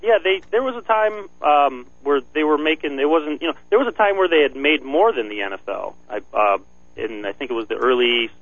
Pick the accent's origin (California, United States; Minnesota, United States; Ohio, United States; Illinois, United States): Illinois, United States; Homer Glen; I grew up in Homer Glen, Lockport area.